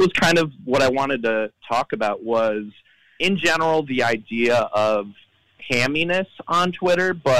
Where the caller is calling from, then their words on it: Chicago, Illinois, United States; Calling from Chicago.